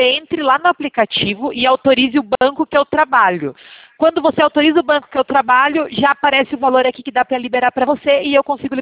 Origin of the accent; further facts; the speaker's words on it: Sorocaba, São Paulo, Brazil; eu sou daqui da cidade de Sorocaba.